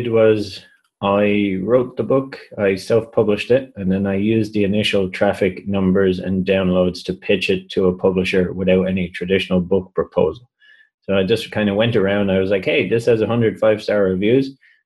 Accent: Ireland; you know, I'm from Ireland.

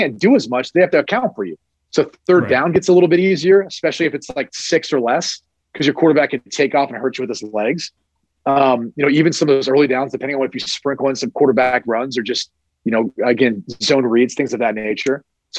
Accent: Columbus, Ohio, United States; Obviously, I'm from Columbus, and that was never a concern.

